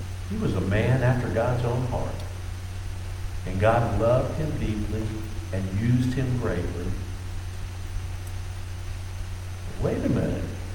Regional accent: Virginia Beach, Virginia, United States; you guys don't think I'm far enough from the South since I grew up in Virginia Beach

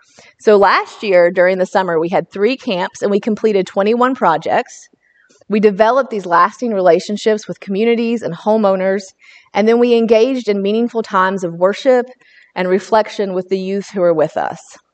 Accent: West Virginia, United States; I'm a West Virginia native. I'm from Wyoming County, West Virginia. If anybody knows where that's at, it's near Beckley.

